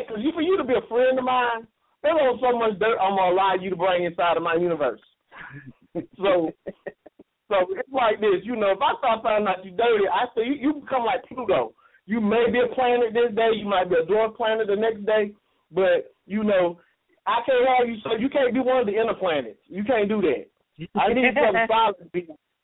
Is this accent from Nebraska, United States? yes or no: no; Gresham Park, Georgia, United States; And I'm from, and I was raised in DeKalb County, Gresham Park. Y'all know about that 34.